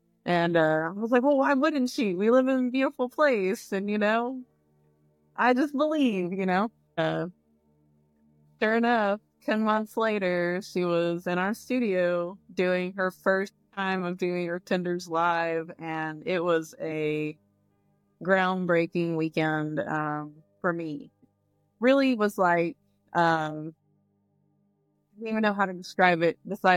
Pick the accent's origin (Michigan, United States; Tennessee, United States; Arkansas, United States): Arkansas, United States; I grew up in North Arkansas.